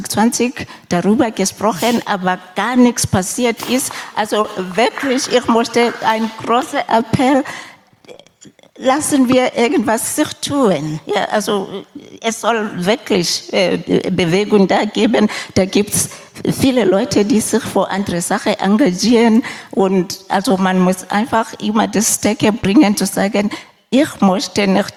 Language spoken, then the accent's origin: German; Lesotho; Ich komme selber aus Lesotho im südlichen Afrika.